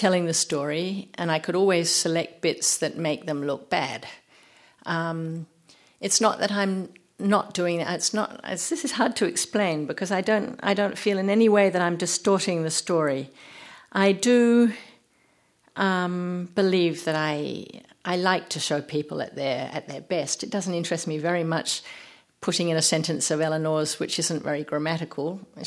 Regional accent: United States; now in France; is a Puritan, because I'm American, anything. I am an outsider. I'm an outsider everywhere I go.

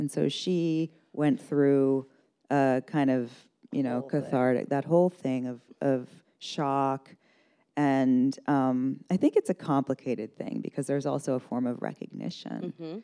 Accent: West Coast, United States; My parents were Southerners, but I grew up on the West Coast and have spent most of my adult life on the East Coast.

